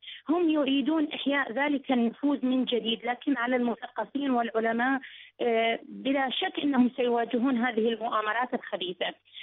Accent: Iraq; من العراق.

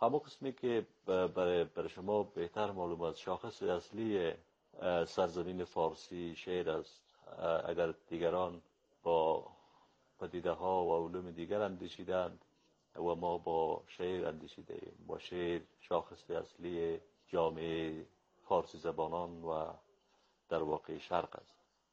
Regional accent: Kabul, Afghanistan; born there; در شهر کابل از یک مادر و پدر پنجشیری به دنیا آمدم.

